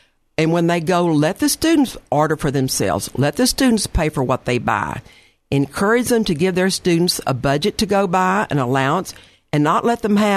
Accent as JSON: {"language": "English", "region": "the South", "country": "United States", "said": "because I am from the South, I think it's important to write thank you notes."}